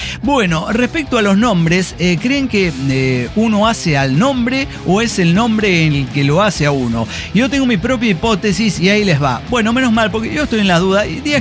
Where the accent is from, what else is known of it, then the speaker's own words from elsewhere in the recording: San Luis Potosí, Mexico; also born or lived in Guadalajara; soy en realidad potosino. Yo tengo pésimas experiencias con toda la gente de San Luis Potosí.